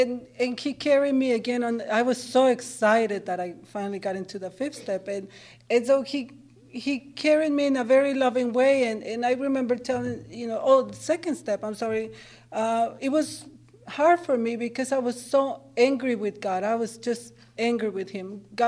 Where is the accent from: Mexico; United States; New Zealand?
Mexico; English is a second language; And so Ralph has this strong English accent, and here I am from Mexico, I can't speak English.